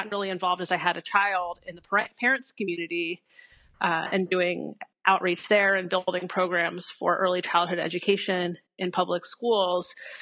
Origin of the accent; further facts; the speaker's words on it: Pennsylvania, United States; I grew up mostly in Delaware, Montgomery counties. I went to Perkiomen Valley Schools in Montgomery County